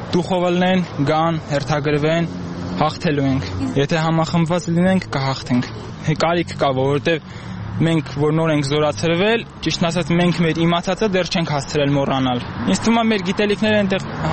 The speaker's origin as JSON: {"language": "Armenian", "region": "Nagorno-Karabakh", "country": "Azerbaijan", "said": "Ես Ղարաբաղցի եմ"}